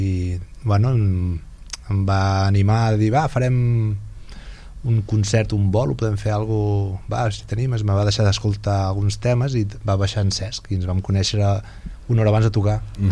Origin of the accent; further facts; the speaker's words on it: Palafrugell, Catalonia, Spain; jo al principi jo vinc de Palafrugell, llavors vaig aterrissar per la Bà